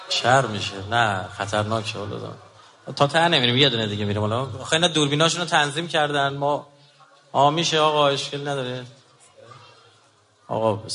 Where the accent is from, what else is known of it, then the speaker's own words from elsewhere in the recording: Iran; ما ایرانی هستیم،